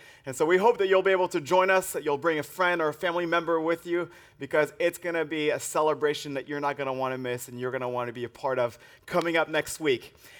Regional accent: French Alps, France; And where I'm from, I grew up in the French Alps. The holiday season is often a time for melted cheese.

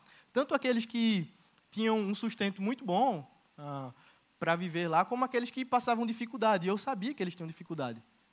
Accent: Caruaru, Pernambuco, Brazil; moved away as an adult; Eu, um moleque com 19 anos, que era do interior, eu sou do Caruaru, então você sair do interior e morar em São Paulo sozinho, muito jovem.

